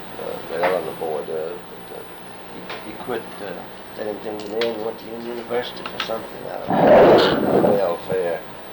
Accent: Tennessee, United States; born there; now in Jackson, United States; I was born in Madison County, near Spring Creek, if you need the location. Mm-hmm. Is that a city or No, it's out in the rural area.

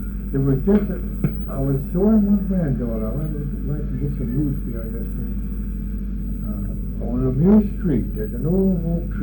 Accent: United States; I was born in Jackson County.

